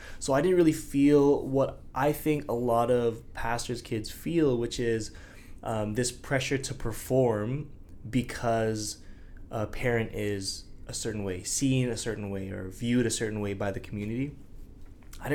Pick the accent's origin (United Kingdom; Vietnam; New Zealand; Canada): Canada; Queensborough, British Columbia; yeah, I'm from Queensboro. You know, as weird as it sounds, like, where is that? Is that in England? Some people say, like, is that in Europe? No, it's in Vancouver.